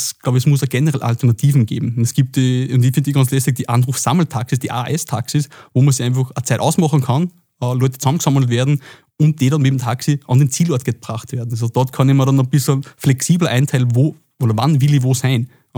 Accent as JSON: {"language": "German", "region": "Upper Austria", "country": "Austria", "said": "ich komme aus dem Müllviertel und wir haben da, wenn wir öffentlich in die Stadt fahren hätten wollen, ist der Bus einmal in der Stunde gefahren und einmal in der Stunde wieder retour."}